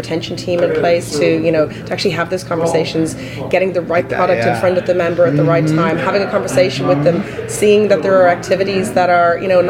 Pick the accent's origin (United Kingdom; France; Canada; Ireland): Canada; now in United States; and I'm the Canadian blow-in to the American system as well